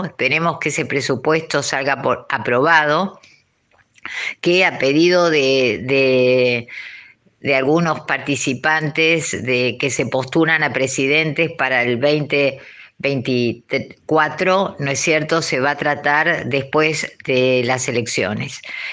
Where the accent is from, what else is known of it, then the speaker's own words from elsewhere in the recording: Argentina; en qué periodo nosotros tomamos como argentinos esa deuda.